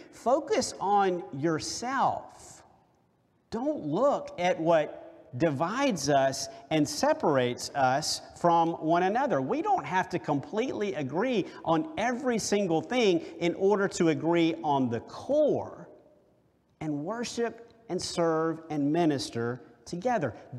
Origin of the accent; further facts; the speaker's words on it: South Carolina, United States; In the church that I grew up in South Carolina